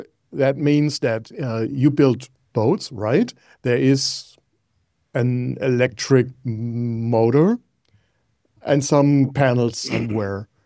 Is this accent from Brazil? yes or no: no; Germany; English is a second language; I'm from Germany